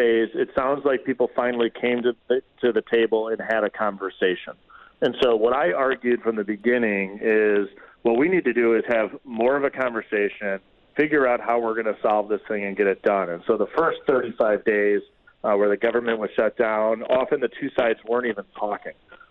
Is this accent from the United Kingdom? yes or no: no; Janesville, Wisconsin, United States; working in the manufacturing sector in Wisconsin near my hometown of Janesville.